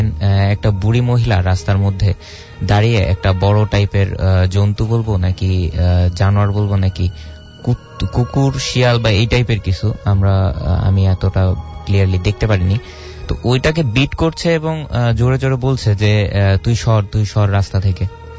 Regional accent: Lalmonirhat, Rangpur Division, Bangladesh; now in Dhaka, Bangladesh; আমি এসেছি ফার্মগেট থেকে, আমার দেশের বাড়ি হচ্ছে লালমনিরহাট ডিস্ট্রিক্টে।

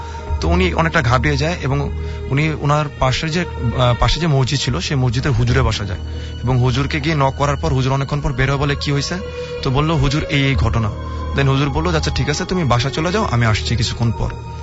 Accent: Lalbagh, Dhaka Division, Bangladesh; আসসালামু আলাইকুম … আমি এসেছি লালবাগ থেকে।

